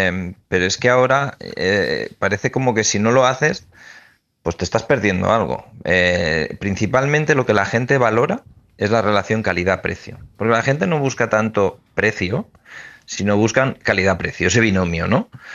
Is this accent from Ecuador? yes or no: no; Barcelona, Catalonia, Spain; yo que soy de Barcelona, en Barcelona han controlado el alquiler y se nos ha ido de madre.